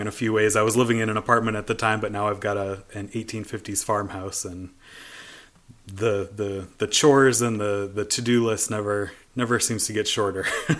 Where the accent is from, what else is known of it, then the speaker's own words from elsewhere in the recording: Maine, United States; also born or lived in Colorado / New York / Boston; now in Vermont, United States; Yeah. Yeah, I grew up in New England, and I'm back now. I grew up in Maine and spent some time out in Colorado. I was in New York for a little while. I was in the Boston area for a couple of years